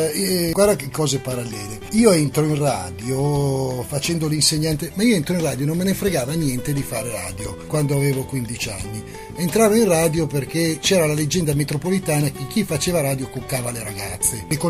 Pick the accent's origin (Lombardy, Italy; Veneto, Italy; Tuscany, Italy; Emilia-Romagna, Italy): Lombardy, Italy; Milan; Bisogna essere in grado di soffrire anche essendo milanesi in questi momenti difficili.